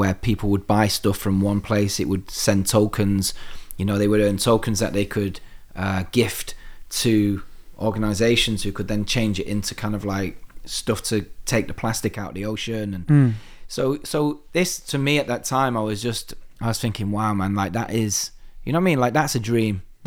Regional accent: Salford, North West England, United Kingdom; I used to live in Salford. Like, I grew up in Low Broughton in Salford on Low Broughton Road.

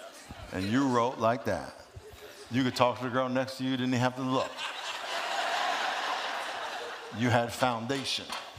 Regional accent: New York, United States; moved away as an adult; also born or lived in California; I grew up in New York, and when I got drafted to California, and then after I retired, I was working at a church

